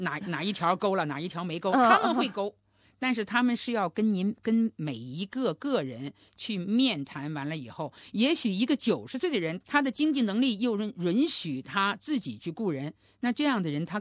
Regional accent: China

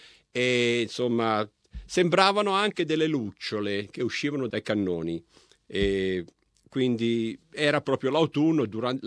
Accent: North Fitzroy, Victoria, Australia; also born or lived in Tuscany, Italy; A dir la verità no, i primi ricordi li ho di North Fitzroy, cioè un mese dopo che io e mia mamma siamo sbarcati dalla nave cominciano i ricordi.

